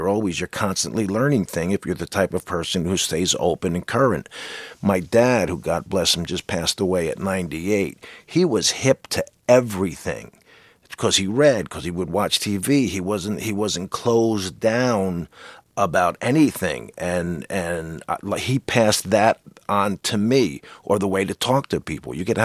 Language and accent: English; New Jersey, United States; I'm a jock from New Jersey.